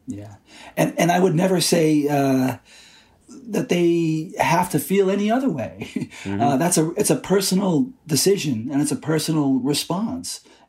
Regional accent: Detroit, Michigan, United States; I'm from Detroit. I'm from the Midwest. There's definitely a certain rising above your raising kind of vibe.

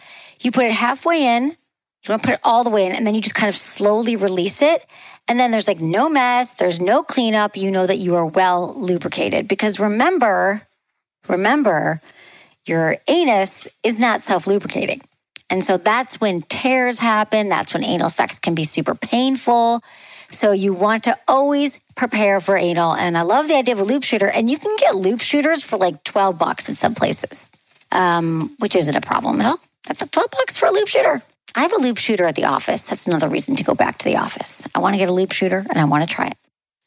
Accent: Michigan, United States; I grew up in Michigan and there was this one off the highway.

